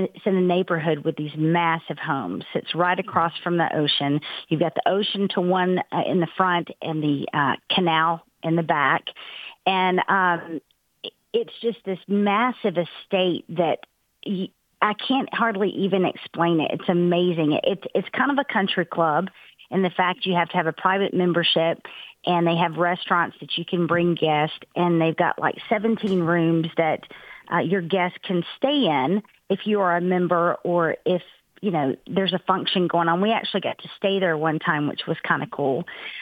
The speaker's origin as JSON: {"language": "English", "region": "Texas", "country": "United States", "said": "and our Texas attorney general, I'm from Texas, was right above me."}